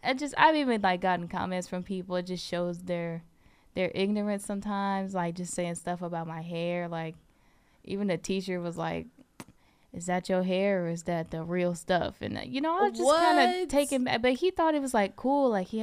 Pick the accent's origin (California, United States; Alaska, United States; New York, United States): California, United States; Vallejo; I'm from Vallejo, so it's a lot of people that look like me, a lot of diversity, you know, like, God, Mexicans, Asians, Indians, Black people, you know, so it's a lot of everybody